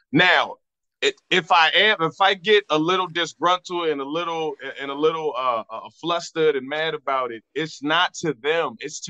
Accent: Virginia Beach, Virginia, United States; I was down there in Virginia Beach, my hometown, and I was doing a show and all my family came out

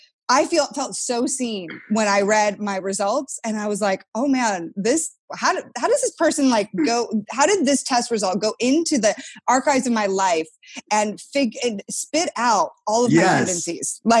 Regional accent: Connecticut, United States; also born or lived in Canada / Ohio / Texas; I was born in Canada, grew up mainly in Connecticut, did a brief bit of time in Ohio, and then moved my way down to Texas, where now my family has been for over 11 years.

